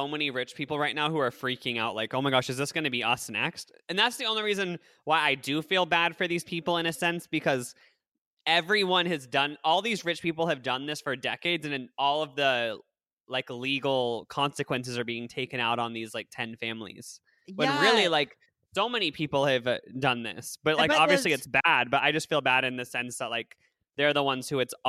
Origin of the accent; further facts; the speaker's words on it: Midwest, United States; I don't know if it's just because we grew up in the Midwest where chain restaurants are just like the regular thing